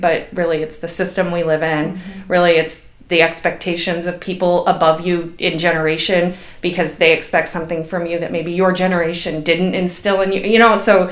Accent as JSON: {"language": "English", "region": "Indiana", "country": "United States", "tie": "born or raised there", "said": "I grew up outside of Chicago in Northwest Indiana, and I come here"}